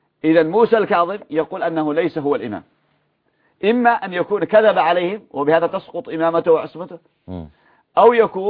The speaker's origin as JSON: {"language": "Arabic", "country": "Yemen", "said": "عندنا في اليمن"}